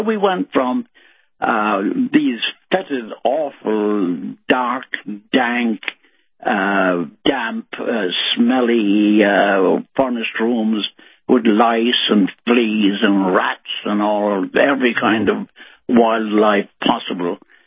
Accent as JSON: {"language": "English", "town": "New York City", "region": "New York", "country": "United States", "tie": "born there", "said": "And I, when I was born in Brooklyn, as you said"}